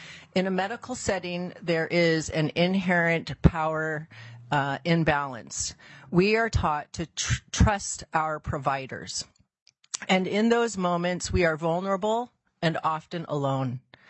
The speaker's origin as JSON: {"language": "English", "town": "Juneau", "region": "Alaska", "country": "United States", "tie": "born or raised there", "said": "I was born and raised here in Juneau, one block up from the state capitol building, and I used to play in the parking lot as a child."}